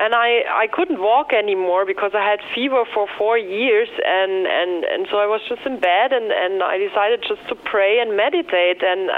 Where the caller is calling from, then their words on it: Munich, Bavaria, Germany; I'm calling from Munich in Germany.